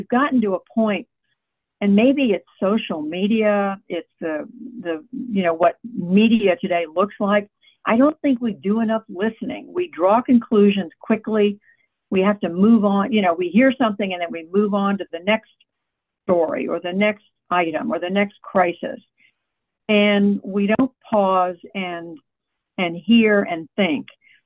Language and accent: English; Oklahoma, United States; born there; also born or lived in Germany / Taiwan / Georgia / North Carolina; now in Washington, United States; I was raised as a military brat. My father was in the Army. We lived around the world. I was born in Oklahoma, but we lived in Germany and Taiwan and a number of Army bases around the United States.